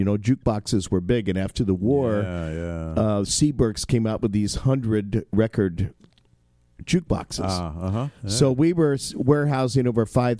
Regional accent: Inglewood, California, United States; I grew up in Inglewood, California.

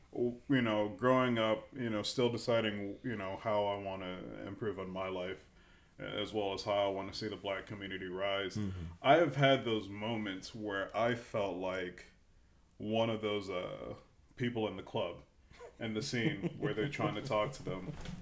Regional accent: South Carolina, United States; maybe because I grew up in South Carolina, you know, you go into a Southern Baptist school

